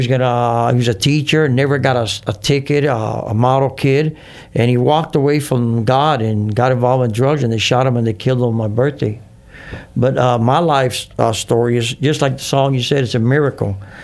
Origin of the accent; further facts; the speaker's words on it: Carol City, Florida, United States; why am I selling drugs in New York and in Puerto Rico when I grew up in Carroll City in a black neighborhood?